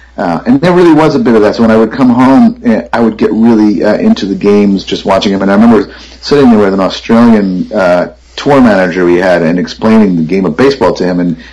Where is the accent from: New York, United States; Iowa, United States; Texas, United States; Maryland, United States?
New York, United States; now in Boston, United States; now I really am a Bostonian after being a guy that I thought of himself as a New Yorker transplant.